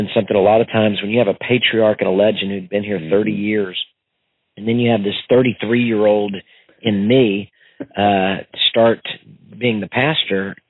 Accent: Houston, Texas, United States; I was born and raised here in Houston, and I did not become a believer until I was 16 years old. So I was sacking groceries in the suburbs of Houston

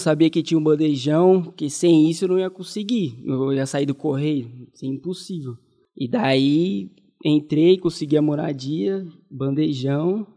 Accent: São Paulo, Brazil; lá na minha cidade mesmo, sou do extremo sul da Zona Sul, em Bugaçu.

